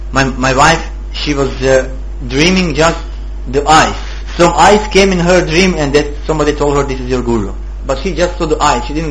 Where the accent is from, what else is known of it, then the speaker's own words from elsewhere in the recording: Croatia; English is a second language; he came back to Croatia. I'm from Croatia.